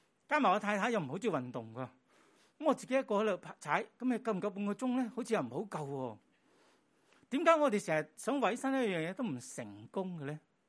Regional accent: Hong Kong; 我香港人

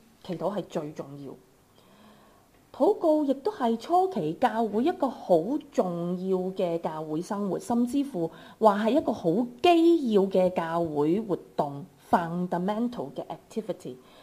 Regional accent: Hong Kong; 作为香港人，我相信我们很明白。

